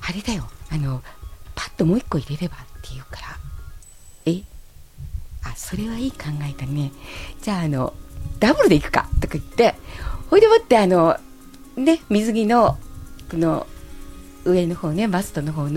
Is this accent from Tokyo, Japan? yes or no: yes; Tokyo, Japan; よく私下町に生まれたわけでして、下町に生まれてそして下町で育ってということで